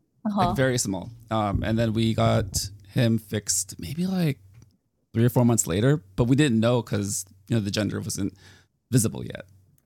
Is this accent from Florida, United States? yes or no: no; California, United States; I'm from California and I'm a mod with the Dive Discord.